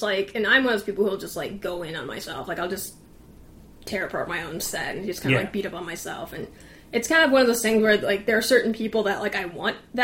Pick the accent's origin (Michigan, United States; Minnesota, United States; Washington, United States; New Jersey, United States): Minnesota, United States; I mean, it's also that, you know, I'm Minnesotan, so people are like, oh, okay, Minnesota.